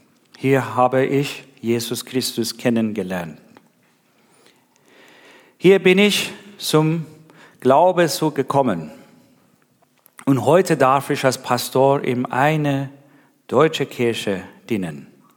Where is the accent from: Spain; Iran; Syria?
Iran; now in Germany; Ich komme aus dem Iran. Ich bin in eine muslimische Umgebung gewachsen, aufgewachsen.